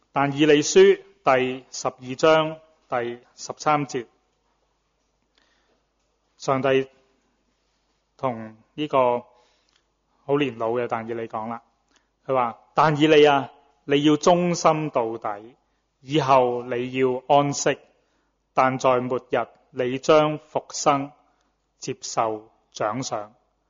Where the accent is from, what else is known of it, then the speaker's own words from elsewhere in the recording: China; 一个四朝元老，啊，用我们中国人的讲法，不止三朝，四朝